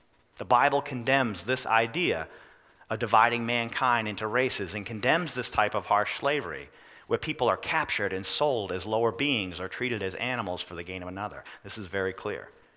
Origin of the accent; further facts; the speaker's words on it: Scotland, United Kingdom; That's right. I'm Scottish. That's terrible. I am. I am descendant of slaves.